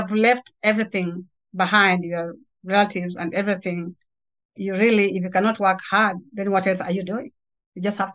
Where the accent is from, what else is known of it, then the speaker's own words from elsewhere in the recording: Kenya; I am originally from Kenya.